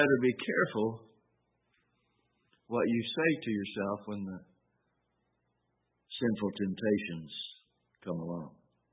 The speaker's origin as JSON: {"language": "English", "region": "Kentucky", "country": "United States", "said": "and to know I come from Kentucky, it was drinking moonshine is what it was."}